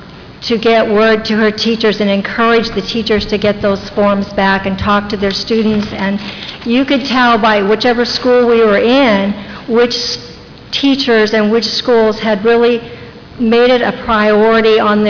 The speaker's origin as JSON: {"language": "English", "town": "South Bend", "region": "Indiana", "country": "United States", "said": "I'm from South Bend, Indiana."}